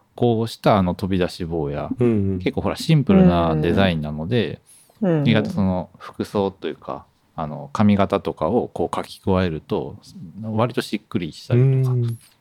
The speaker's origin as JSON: {"language": "Japanese", "region": "Shiga", "country": "Japan", "tie": "born or raised there", "said": "私、滋賀県出身で、学生のまでの間はずっと実家の滋賀県で住んでましたけど"}